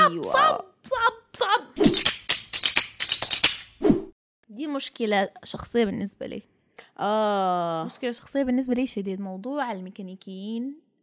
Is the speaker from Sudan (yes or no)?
yes; Sudan; accent: Sudanese; ما عاوزه اتكلم مصري ولا اي شيء يا زول، بتكلم سوداني ساي